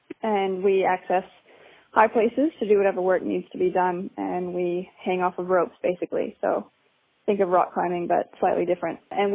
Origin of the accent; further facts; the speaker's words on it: United States; moved away as an adult; I came here from America 5 years ago, just over 5 years ago